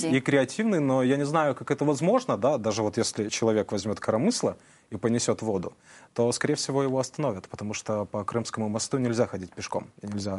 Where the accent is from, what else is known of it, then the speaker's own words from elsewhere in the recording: Crimea, Ukraine; moved away; я родился в Крыму и до 2015 года там жил